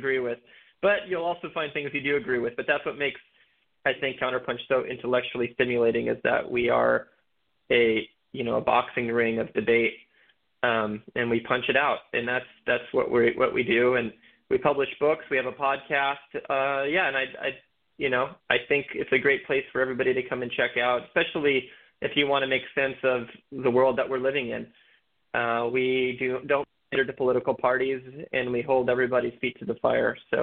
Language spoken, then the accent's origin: English; Montana, United States; I grew up in Montana, and there was a lot of similarities as far as community goes and connection to the food culture